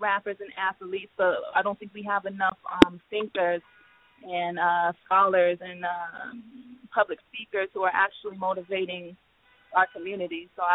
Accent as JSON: {"language": "English", "town": "Biloxi", "region": "Mississippi", "country": "United States", "tie": "born or raised there", "said": "I grew up in Biloxi, Mississippi, and just started performing around, doing talent shows, battle rapping"}